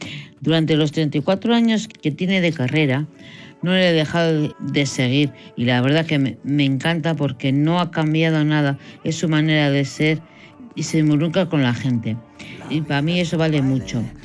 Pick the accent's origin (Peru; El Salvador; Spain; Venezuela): Spain; Barakaldo, Basque Country; de Baracaldo.